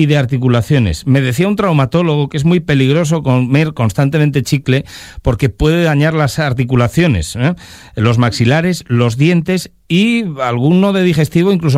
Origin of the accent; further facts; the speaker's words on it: León, Castile and León, Spain; para los que somos de León